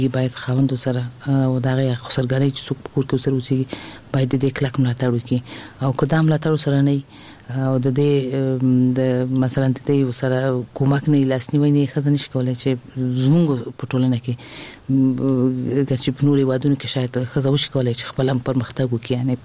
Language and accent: Pashto; Kabul, Afghanistan; طبعا زه په خپل هیواد کې لوی شوی ما او ابتدایي ښوونځی ما د کابل په ښار کې چې موږ د کابل ښار نه یو یعنی زه د ولایت وایم خو دلته زه لوی شوی ما د کابل په ښار کې مې ابتدایي زده کړې کړې دي